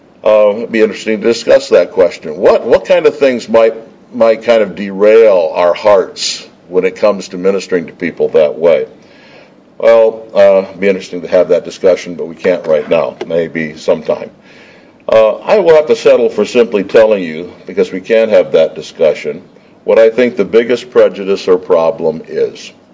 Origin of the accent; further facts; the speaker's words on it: United States; So I'm talking as an American, and I originally wrote this sermon for Americans.